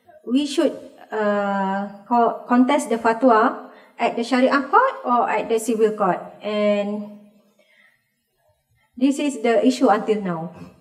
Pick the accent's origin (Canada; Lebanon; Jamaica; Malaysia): Malaysia; I can safely say as a Malaysian, Malaysia is not a moderate Muslim country